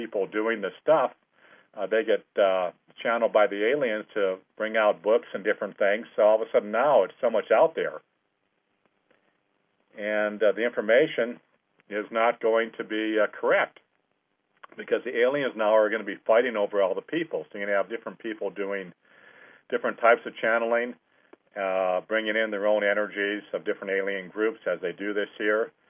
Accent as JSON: {"language": "English", "region": "California", "country": "United States", "said": "But anyway, I'm from California, and, you know, in California here what happens is most people kind of have been there and done"}